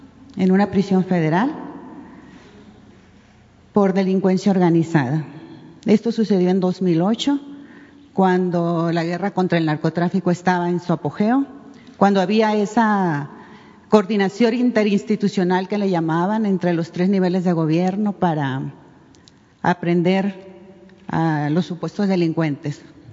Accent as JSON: {"language": "Spanish", "region": "Sinaloa", "country": "Mexico", "said": "soy periodista independiente de Sinaloa."}